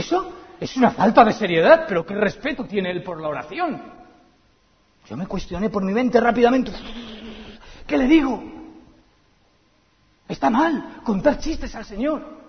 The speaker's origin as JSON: {"language": "Spanish", "region": "Basque Country", "country": "Spain", "said": "Sí, porque somos vascos, y el cielo lo sabe."}